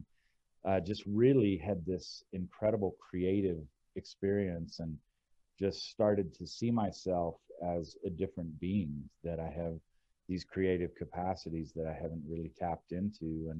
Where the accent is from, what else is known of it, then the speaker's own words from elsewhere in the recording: Houston, Texas, United States; So I grew up in Houston, and you know, my family was a mudded family.